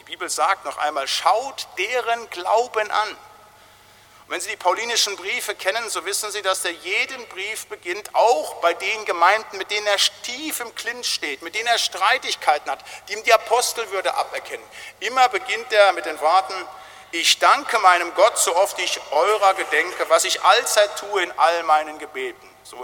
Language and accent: German; North Rhine-Westphalia, Germany; da wo ich herkomme im Siegerland